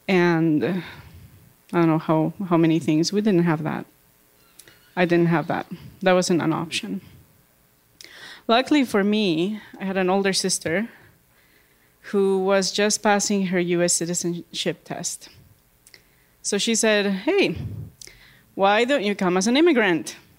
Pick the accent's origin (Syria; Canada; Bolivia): Bolivia; I grew up in Bolivia.